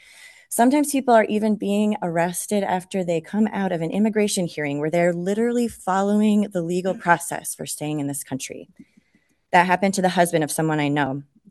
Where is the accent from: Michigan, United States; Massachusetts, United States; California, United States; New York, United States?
New York, United States; Corning; I am a constituent from Corning, New York.